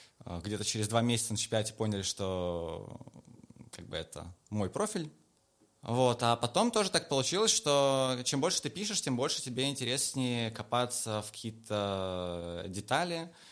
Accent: Moscow Oblast, Russia; я сам из Московской области.

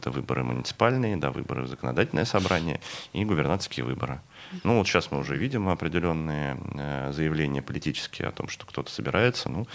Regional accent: Saint Petersburg, Russia; Ну, ждем, конечно, мы как петербуржцы, конечно, ждем.

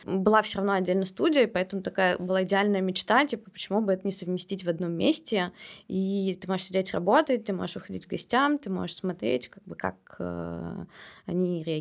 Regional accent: Saint Petersburg, Russia; born there; Я родилась в Петербурге.

